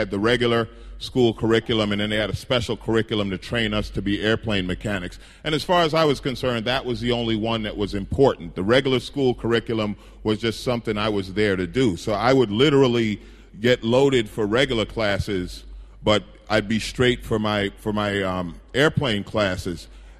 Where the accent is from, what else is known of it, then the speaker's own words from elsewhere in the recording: New York, United States; I actually grew up here in New York. I grew up in Queens, so kind of home for the holidays and everything.